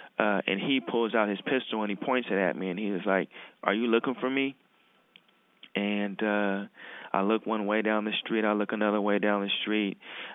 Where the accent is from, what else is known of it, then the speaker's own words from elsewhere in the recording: Portland, Oregon, United States; because I grew up in Portland and was kind of connected to the kind of criminalized enterprises